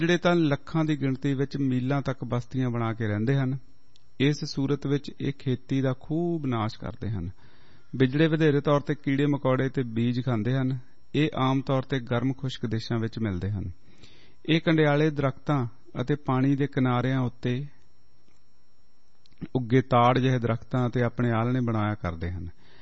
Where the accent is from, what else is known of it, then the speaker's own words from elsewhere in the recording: Punjab, India; ਅਸੀਂ ਪੰਜਾਬ ਦੇ ਰਹਿਣ ਵਾਲੇ ਆ